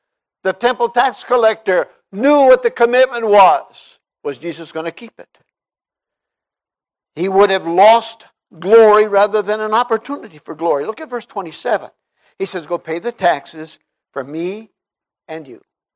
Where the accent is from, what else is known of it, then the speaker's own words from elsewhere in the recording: Brazil; English is a second language; growing up in Brazil, I never thought we were poor.